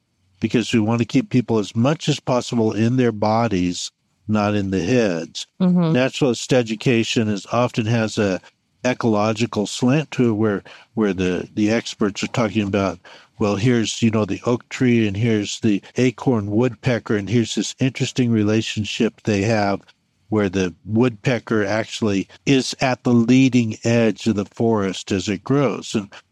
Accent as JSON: {"language": "English", "town": "Santa Barbara", "region": "California", "country": "United States", "tie": "born or raised there", "said": "unlike where I grew up in Santa Barbara."}